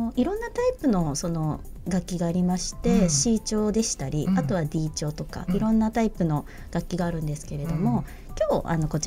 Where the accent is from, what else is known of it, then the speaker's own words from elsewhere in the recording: Hiroshima, Japan; now in Kawasaki, Japan; 私は広島県出身で、現在川崎市、そして横浜市、狛江市ですね、その近辺で、